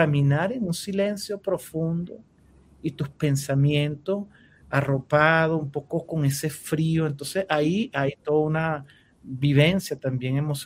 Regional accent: Venezuela; now in Bogotá, Colombia; era una preocupación que tenía yo como venezolano también viviendo en Bogotá y viendo a muchos de mis compatriotas por las calles

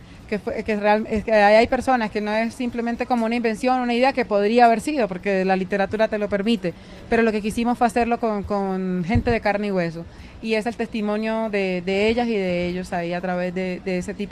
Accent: Barranquilla, Atlántico, Colombia; Yo soy de Barranquilla.

